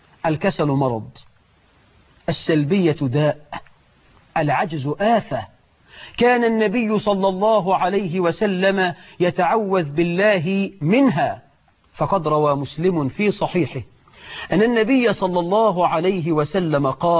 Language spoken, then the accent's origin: Arabic; Egypt; مرت بلدنا مصر بأجواء وأحوال لم يعرفها المصريون منذ عهد الفراعين